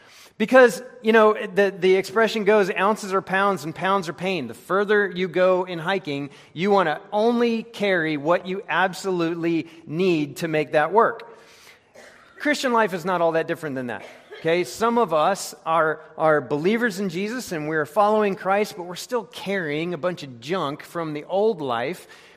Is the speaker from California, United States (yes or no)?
no; Colorado Springs, Colorado, United States; I'm from Colorado, as I've mentioned before